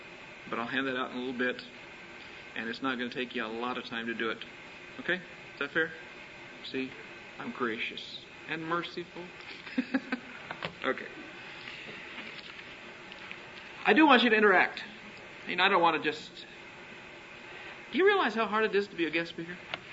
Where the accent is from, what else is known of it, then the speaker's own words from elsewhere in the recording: California, United States; I am from California, as Charlie has mentioned, and I have already alluded to.